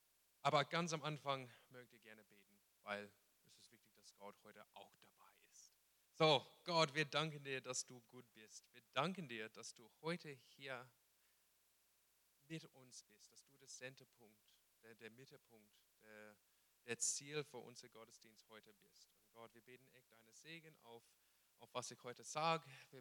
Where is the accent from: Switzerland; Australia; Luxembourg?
Australia; German is a second language; now in Stuttgart, Germany; Genau, ich komme aus Australien. Meine Frau und ich sind ziemlich neu hier in Stuttgart